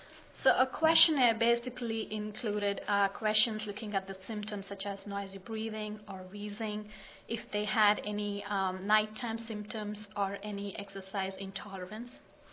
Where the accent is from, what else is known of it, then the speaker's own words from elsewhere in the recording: New York, United States; I come from Nassau County in Long Island, which according to 2000 census shows that it has a population of 1.3 million people.